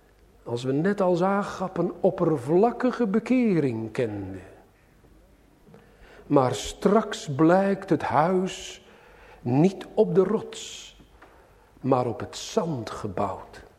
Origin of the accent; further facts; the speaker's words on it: Sliedrecht, South Holland, Netherlands; born there; uit mijn geboorteplaats uit Sliedrecht